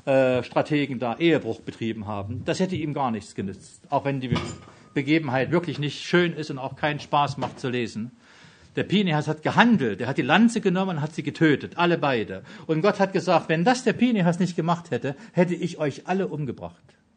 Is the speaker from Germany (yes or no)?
yes; Germany; Und das finde ich als Deutscher immer sehr schön, wenn ich immer alles sortieren kann.